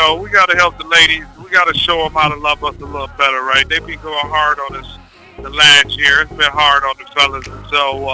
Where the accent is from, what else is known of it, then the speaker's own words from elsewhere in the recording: Toledo, Ohio, United States; Yeah, man, I'm from Toledo, Ohio, originally.